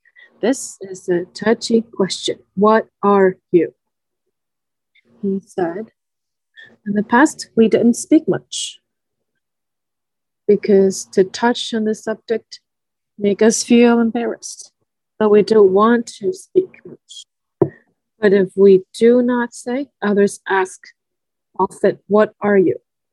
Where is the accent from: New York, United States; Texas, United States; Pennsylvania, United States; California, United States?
California, United States; Berkeley; I am from Berkeley, California.